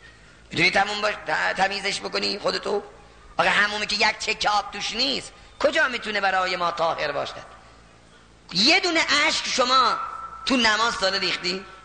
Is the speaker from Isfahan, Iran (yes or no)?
yes; Isfahan, Iran; حالا من که از اصفهان اومدم اینجا